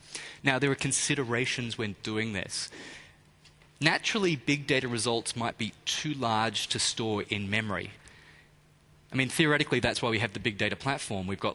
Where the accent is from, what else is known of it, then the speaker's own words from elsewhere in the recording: Melbourne, Victoria, Australia; And I'm from Melbourne, so let me focus in on here.